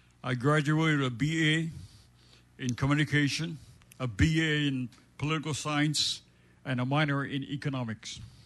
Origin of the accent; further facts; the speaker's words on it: Honolulu, Hawaii, United States; I was born and raised in Honolulu. I attended Lanakila High School Elementary, Kuanakoa Intermediate with all those Papakulea guys. I graduated from Farrington High School in 1960.